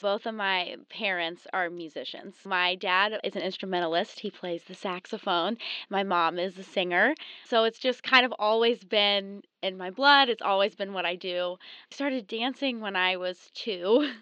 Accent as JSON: {"language": "English", "town": "Indianapolis", "region": "Indiana", "country": "United States", "said": "I'm from Indianapolis, Indiana, so just up the road. I'm a senior here at Indiana University in the musical theater program."}